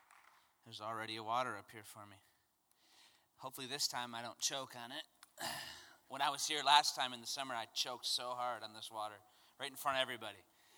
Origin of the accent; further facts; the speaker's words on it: Midland, Michigan, United States; I'm originally from Michigan.